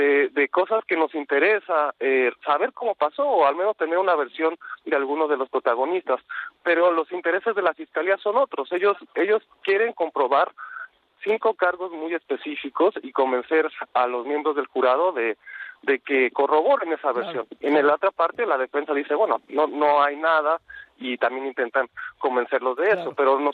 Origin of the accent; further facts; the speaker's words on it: Mexico; para nosotros como mexicanos, la mayoría, tenemos una curiosidad natural